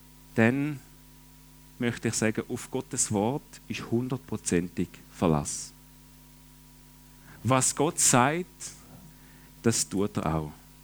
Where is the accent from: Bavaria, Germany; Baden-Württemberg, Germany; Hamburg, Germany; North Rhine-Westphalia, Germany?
Baden-Württemberg, Germany; Ich bin auch im Land ähnlich dem Bodensee aufgewachsen, im Land der Sparer und Häuslebauer.